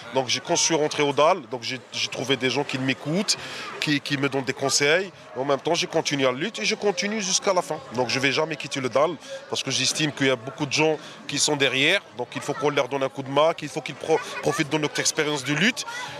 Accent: France; Je suis français. Ouais. Je suis français. Ma mère elle est française, mon père il est français, mes sœurs elles sont françaises, mes frères ils sont français, donc on est tous français.

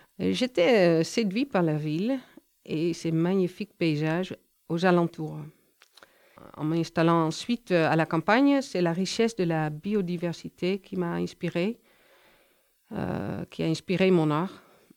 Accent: Netherlands; moved away as an adult; now in Montpellier, France; je suis photographe et je viens des Pays-Bas où j'ai fait les beaux-arts. Je suis arrivée d'Amsterdam à Montpellier en 2000

